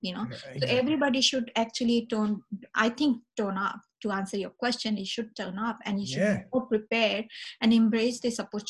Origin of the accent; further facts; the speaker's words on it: India; like I'm from India, India is like most people live in the village